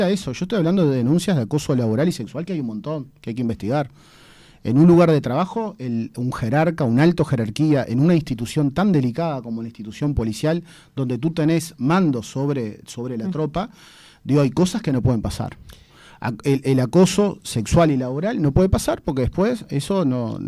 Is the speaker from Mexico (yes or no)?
no; Rivera, Uruguay; yo me crié, soy de Rivera, pero me crié mirando Cacho Bochinche.